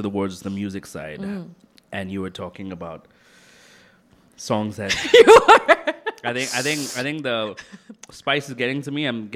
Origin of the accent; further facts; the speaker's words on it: London, United Kingdom; moved away; I grew up in London, but did not know my culture so well. And when I moved here, I finally started